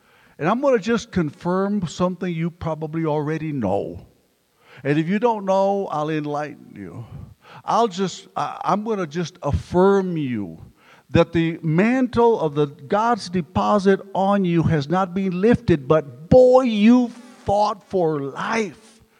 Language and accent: English; San Antonio, Texas, United States; I mean, hey, I come from San Antonio up here. What's wrong? Sub-freezing temperatures.